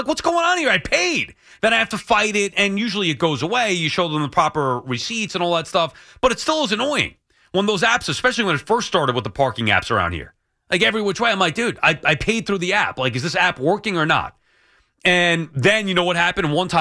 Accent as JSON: {"language": "English", "region": "New York", "country": "United States", "tie": "born or raised there", "said": "like growing up on Long Island, I could park wherever I want."}